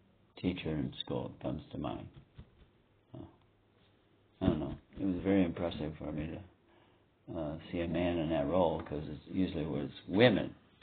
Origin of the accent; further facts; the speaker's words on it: St. Louis, Missouri, United States; born there; I was born in St. Louis, Missouri